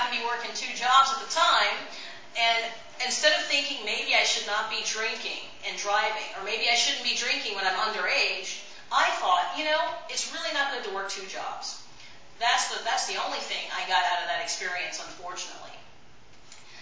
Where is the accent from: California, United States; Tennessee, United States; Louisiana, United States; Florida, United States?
Florida, United States; I grew up in Florida. … lives there